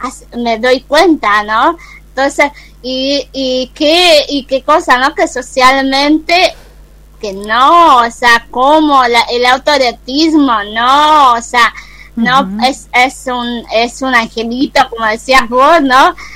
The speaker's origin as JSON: {"language": "Spanish", "region": "Misiones", "country": "Argentina", "tie": "born or raised there", "said": "yo soy de Misiones, así que viví en el monte, en Misionero, literalmente"}